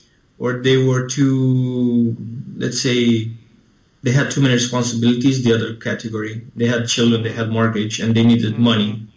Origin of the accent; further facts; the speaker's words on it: Romania; growing up in Romania, both of us